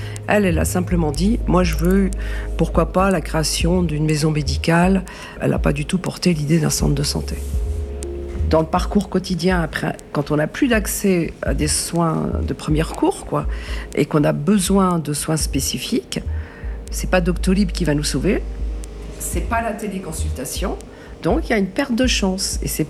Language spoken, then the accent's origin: French; Lannion, Brittany, France; also born or lived in Paris; J'ai exercé mon activité professionnelle à Paris, mais je suis originaire de Lannion.